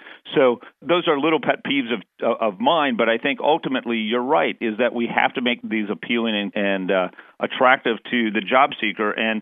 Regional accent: Wisconsin, United States; It doesn't make a lot of sense, for instance, to do college university visits in my home state of Wisconsin

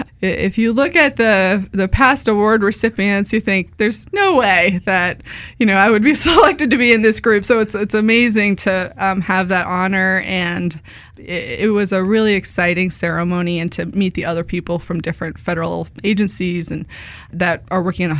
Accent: Amherst, New Hampshire, United States; And the name Village Green came out of my hometown. I'm from a very small town in New Hampshire.

